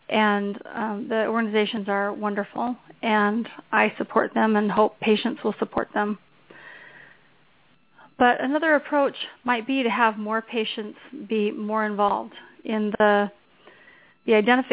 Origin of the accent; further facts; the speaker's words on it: California, United States; I grew up in the Bay Area. I'm a Silicon Valley girl, and so that's a lot of my background.